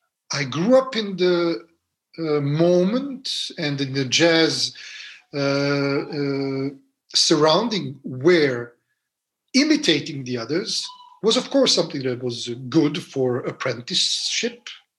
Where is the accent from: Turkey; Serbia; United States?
Serbia; Belgrade; growing up in Serbia, in Belgrade, in Yugoslavia.